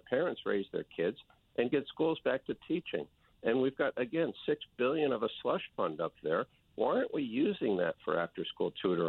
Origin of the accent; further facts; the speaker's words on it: New Haven, Connecticut, United States; I've had a great life in Connecticut. I grew up on Dixville Avenue in New Haven. I moved to North Haven. I'm a public product of the public schools.